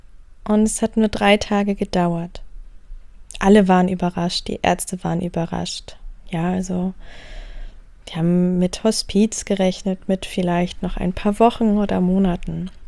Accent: Lower Saxony, Germany; born there; Ich bin 28 Jahre alt. Ich bin geboren im Wendland, in der, vielleicht kennst du die Anti-Atomkraft-Bewegung, also da in dieser Ecke, im, könnte schon fast sagen, Dreiländereck aus Niedersachsen, Mecklenburg-Vorpommern

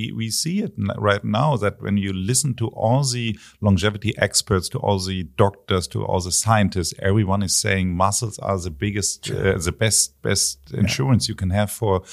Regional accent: Hamburg, Germany; And I'm from Hamburg. And in Hamburg, we have something that's called Franzbrötchen.

